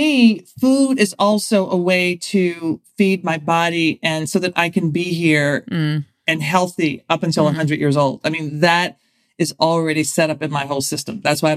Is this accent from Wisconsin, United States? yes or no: no; Nashville, Tennessee, United States; I grew up in Nashville, and I was born in 1964, so I am a late baby boomer. And okay. I think that says a lot about who I am, growing up in Middle Tennessee.